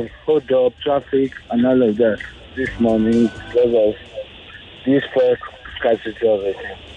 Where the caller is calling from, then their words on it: Ikeja, Lagos, Nigeria; I'm calling from Ikeja.